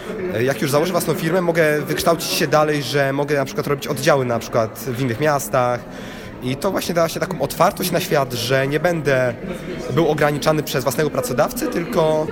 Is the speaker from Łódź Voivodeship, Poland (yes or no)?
yes; Łódź Voivodeship, Poland; pochodzę z Konstantynowskiego.